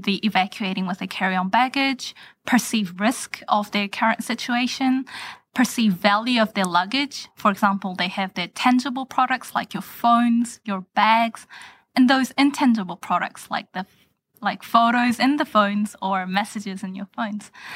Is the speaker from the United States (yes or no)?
no; New Zealand; also born or lived in Korea; So I'm from Korea, but I was born and raised in New Zealand.